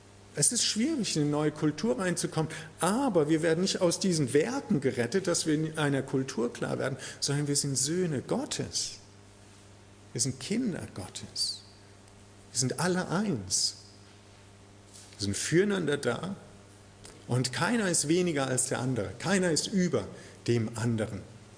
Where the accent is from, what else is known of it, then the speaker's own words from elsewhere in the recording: Germany; Ich bin Deutscher, aber ist egal.